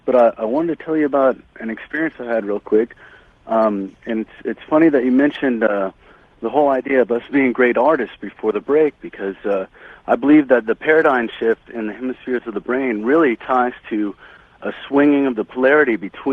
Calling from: Cliff Village, Missouri, United States

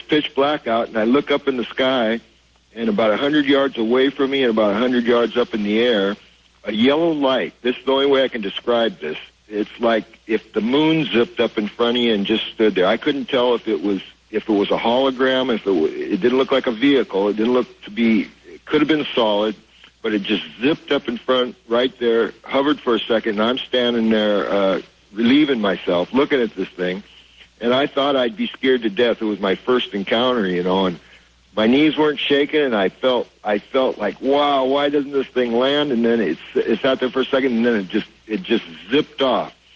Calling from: Eatonville, Washington, United States; I'm calling from Eatonville, Washington.

